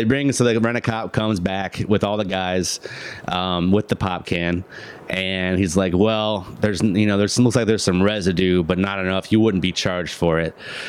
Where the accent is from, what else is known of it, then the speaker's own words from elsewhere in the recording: Illinois, United States; I call it pop because I'm from Illinois.